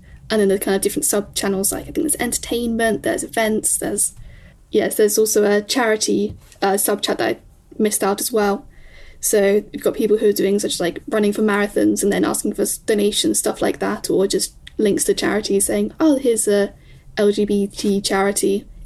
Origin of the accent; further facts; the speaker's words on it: Gloucester, South West England, United Kingdom; So I'm from Gloucester.